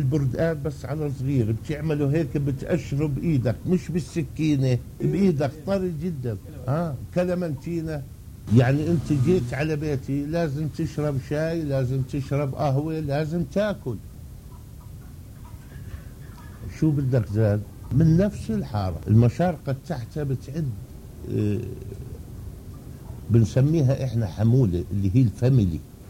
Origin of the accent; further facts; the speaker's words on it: Hebron, West Bank, Palestine; also born or lived in Saudi Arabia; now in Jordan; أنا اشتغلت في السعودية 28 عام، هذا اللبس اللي لابسه لبس سعودي، 28 سنة في السعودية، والحين أنا في الأردن وبجي هنا في بلدي.